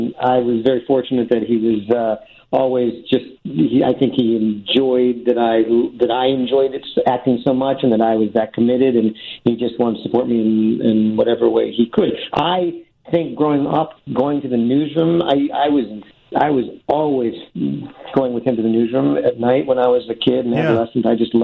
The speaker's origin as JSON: {"language": "English", "town": "Chicago", "region": "Illinois", "country": "United States", "tie": "born or raised there", "said": "For me, you know, growing up in Chicago"}